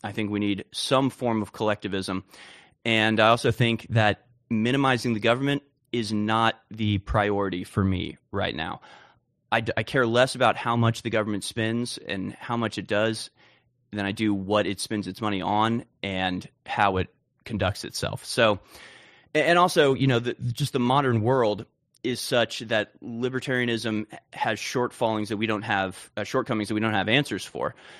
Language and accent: English; United States; I'm an American patriot. You know, I'm an American firster.